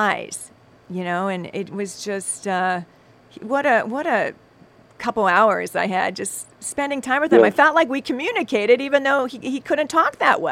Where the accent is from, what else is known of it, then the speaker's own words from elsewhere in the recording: Ohio, United States; who's the underdog from my neck of the woods. I grew up in Ohio. Porter's from Ohio.